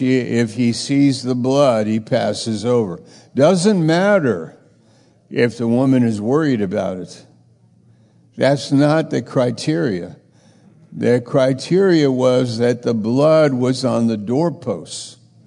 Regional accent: New York, United States; now in Maine, United States; I'm from New York. I moved up to Maine by the providence of God

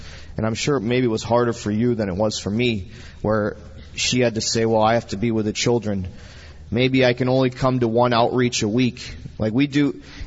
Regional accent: United States; And we don't come in with our culture and our mindset, you know, me being American.

